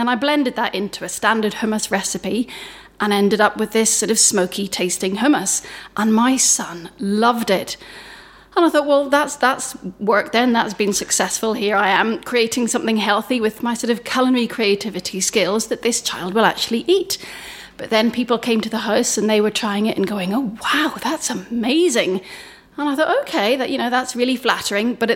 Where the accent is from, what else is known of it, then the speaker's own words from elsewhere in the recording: Northern Ireland, United Kingdom; I come from a catering family. I grew up in Northern Ireland.